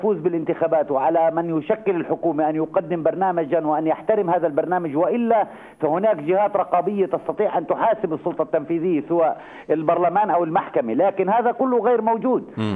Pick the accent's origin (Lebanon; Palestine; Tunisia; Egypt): Palestine; يعني إحنا كفلسطينيين مصدر قوتنا الوحيد هو الوحدة الحال